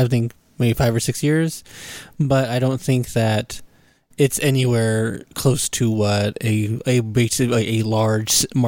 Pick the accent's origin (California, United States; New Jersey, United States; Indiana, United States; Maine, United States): California, United States; Norwalk; now in Phoenix, United States; My family is, obviously we are transplants from California.